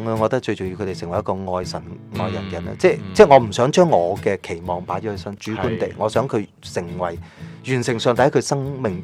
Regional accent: Haifeng, Guangdong, China; 我哋叫做海丰人，讲嘢极大声，即系讲嘢都铿锵有力嘅。

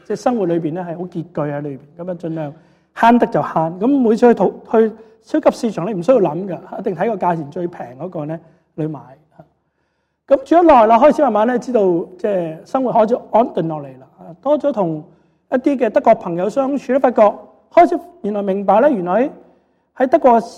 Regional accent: Hong Kong; 我是在香港出世，香港长大，更加通俗一些，是喝着资本主义的奶水长大的一代

